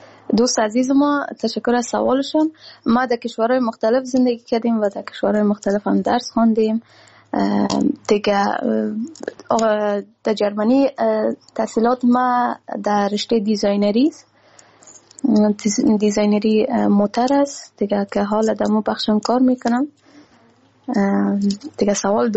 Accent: Kabul, Afghanistan; born there; ما در کابل تولد شدیم، در شهر نو تولد شدیم. خب ما همگی افغان هستیم، از افغانستان هستیم دیگه.

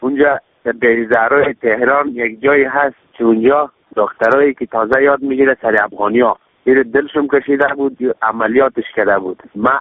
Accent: Ghazni, Afghanistan; من از ولایت غزنی از ولسوالی دیگه هستم که تازه از ایران اومدم.

